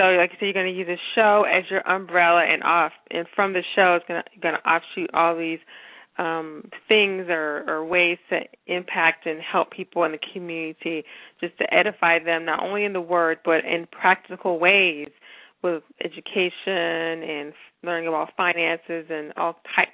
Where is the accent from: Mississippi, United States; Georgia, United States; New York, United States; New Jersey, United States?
Mississippi, United States; now in Virginia, United States; my parents were far away because I'm from Mississippi. We moved to Virginia from Mississippi.